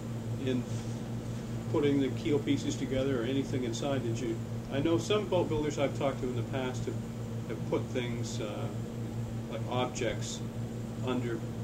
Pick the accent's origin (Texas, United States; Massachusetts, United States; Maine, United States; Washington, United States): Maine, United States; up where I grew up in Maine, there were a lot of builders of boats